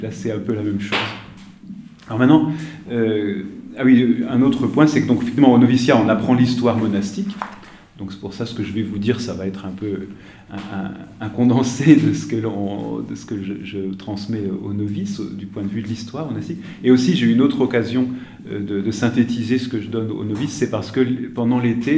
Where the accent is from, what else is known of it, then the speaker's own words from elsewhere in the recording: Nancy, Grand Est, France; moi je suis de Nancy. Là-bas, il n'y a pas de monastère dans l'Est.